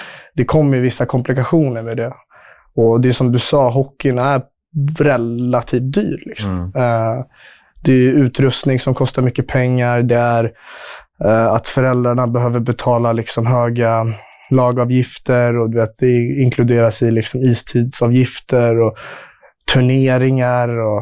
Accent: Sundbyberg, Stockholm County, Sweden; Ja, Sumpan är väl där jag växte upp. Gått skolan, haft familj, kusiner och liksom de flesta i min familj i samma område.

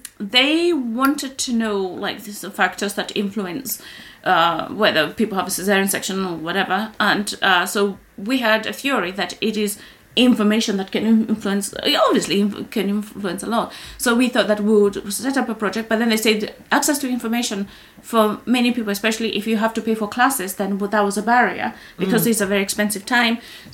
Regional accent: Kenya; English is a second language; when I was growing up in Kenya

